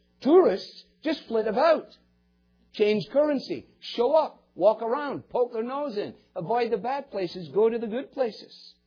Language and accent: English; Scotland, United Kingdom; I was brought up in Scotland, brought up in the second half of the 20th century, born in 52